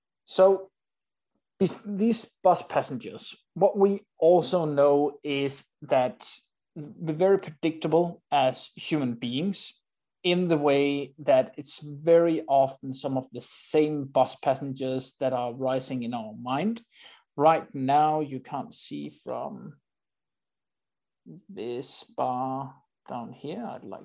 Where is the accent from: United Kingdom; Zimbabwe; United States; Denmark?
Denmark; So first of all, I'm from Denmark, and here in Denmark, we got a rule